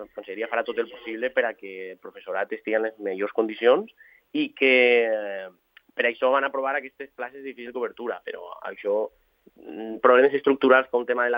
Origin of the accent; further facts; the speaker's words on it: Valencia, Valencian Community, Spain; jo, per exemple, soc de València